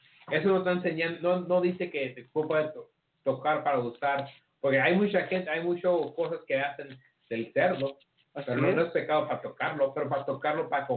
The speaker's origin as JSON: {"language": "Spanish", "country": "Mexico", "tie": "born or raised there", "said": "yo que me creé como mexicano"}